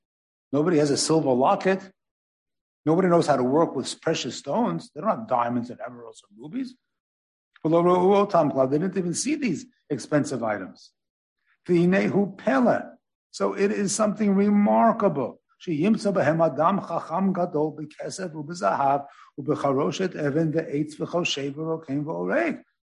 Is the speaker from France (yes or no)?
no; Gerritsen Beach, New York, United States; I grew up in Gerritsen Beach, Italian bricklayers.